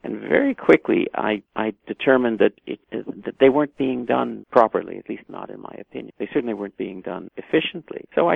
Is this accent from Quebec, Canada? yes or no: yes; Montreal, Quebec, Canada; I'm originally a Montrealer. I was born in Montreal and went to high school there.